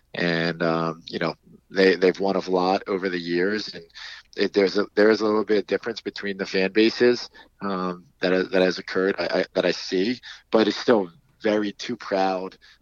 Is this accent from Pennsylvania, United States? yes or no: yes; Pennsylvania, United States; I mean, I was born in Trenton, New Jersey, but I grew up outside of Philadelphia my whole life